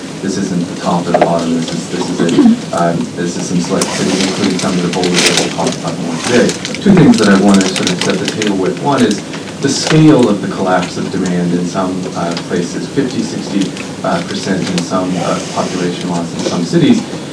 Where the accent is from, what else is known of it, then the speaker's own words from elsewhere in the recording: Ohio, United States; moved away as an adult; now in Toronto, Canada; I live in Toronto now, although I'm originally from the West. I grew up a few hundred miles west of here, near Columbus, Ohio. I spent the last 11 years in Toronto.